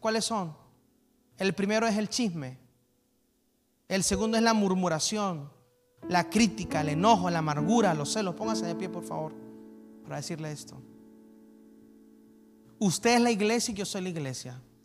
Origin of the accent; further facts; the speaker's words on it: Venezuela; moved away; Como venezolano, porque soy venezolano, seamos responsables